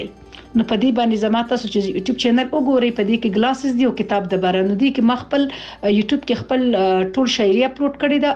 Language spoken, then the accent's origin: Pashto; Laghman, Afghanistan; زه د افغانستان د لغمان اوسیدونکی یم.